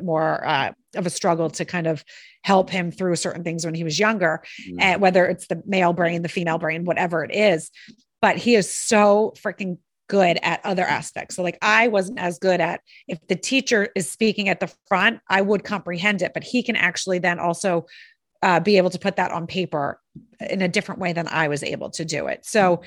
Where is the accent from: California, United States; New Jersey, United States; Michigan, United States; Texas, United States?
New Jersey, United States; Maybe someone's going to think about, oh, I know, you know, I grew up in Jersey.